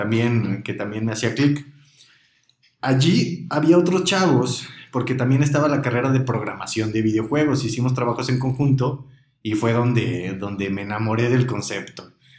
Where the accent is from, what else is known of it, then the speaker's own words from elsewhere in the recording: Matamoros, Tamaulipas, Mexico; now in Guadalajara, Mexico; Que yo me vine a Guadalajara porque no soy originario de aquí, soy de Matamoros, Tamaulipas, de allá de la frontera.